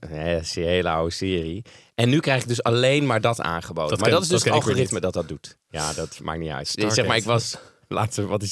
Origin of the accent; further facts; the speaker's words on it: Twello, Gelderland, Netherlands; Dat ligt dichtbij waar ik opgegroeid ben. Twello kom ik vandaan.